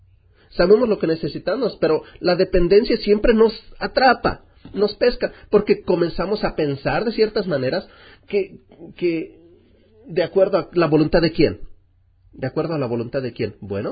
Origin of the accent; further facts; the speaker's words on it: Kansas, United States; Spanish is a second language; yo vine de Kansas y era un pueblito